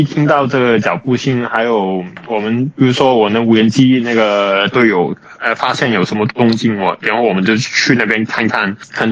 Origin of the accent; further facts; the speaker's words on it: Hong Kong; moved away as an adult; now in Ukraine; 对，我是一名来自香港的土生土长的香港人，对，然后就是今年年初的时候，就自己一个飞过来乌克兰这边参军了。